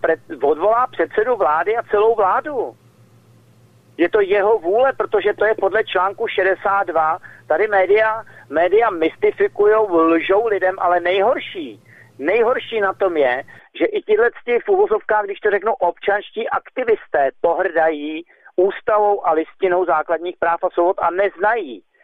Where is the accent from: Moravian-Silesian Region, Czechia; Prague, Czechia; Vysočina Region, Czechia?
Prague, Czechia; born there; Jako já měl to štěstí třeba, že jsem se narodil na Žižkově